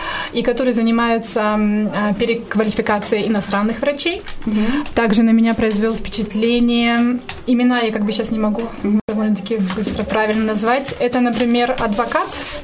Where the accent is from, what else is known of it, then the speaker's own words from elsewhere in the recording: Mykolaiv, Mykolaiv Oblast, Ukraine; also born or lived in Kyiv; Я родом из Украины, я родом из Николаева, но с 22 лет я училась в Киеве, я закончила Национальный университет Киево-Могилянская академия.